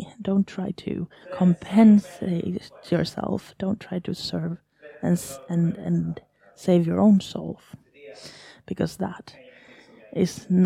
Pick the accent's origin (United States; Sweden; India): Sweden; English is a second language; I'm from Sweden, so I'm allowed to go around a little bit. There is certain churches. I grew up in free churches in Sweden